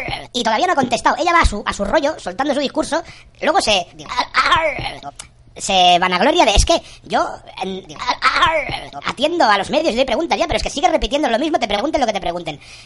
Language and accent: Spanish; Catalonia, Spain; Entre cosas, mientras hago cosas, porque soy catalán, hago cosas.